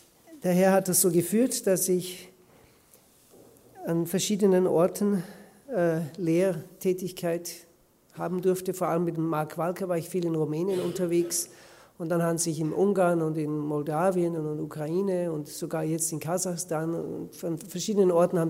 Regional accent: Austria; now in Switzerland; Meine Frau ist Schweizerin, ich bin Österreicher.

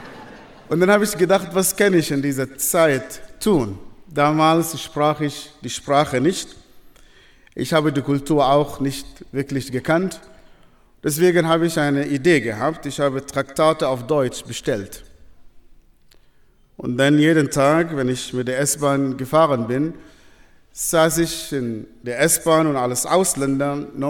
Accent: Sudan; moved away as an adult; ich bin im Sudan geboren, aufgewachsen in einer sehr, sehr extremistischen islamischen Familie. Ich komme von einer sehr, sehr großen Familie.

